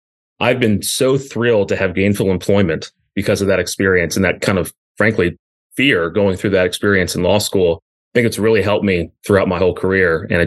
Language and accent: English; Richmond, Virginia, United States; So growing up in Richmond and the surrounding area, we have lots of history, good and bad, but we get a good level of exposure to it, going to Jamestown, Williamsburg, Charlottesville, all of that.